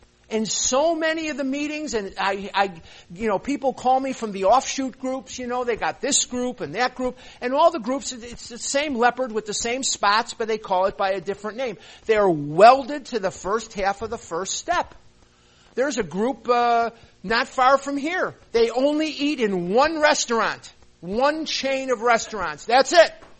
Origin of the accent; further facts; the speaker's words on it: Chicago, Illinois, United States; now in Scottsdale, United States; And I was born and raised in Chicago, and I live in Scottsdale, Arizona now.